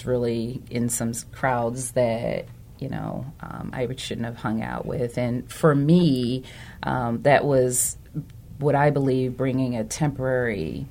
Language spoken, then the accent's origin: English; Philadelphia, Pennsylvania, United States; More like North Philly, Germantown area.